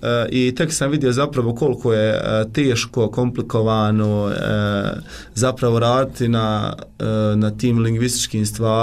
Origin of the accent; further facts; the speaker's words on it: Miljevina, Republika Srpska, Bosnia & Herzegovina; Ja sam iz Foče, to jest iz Miljevine kod Foče, imam 23 godine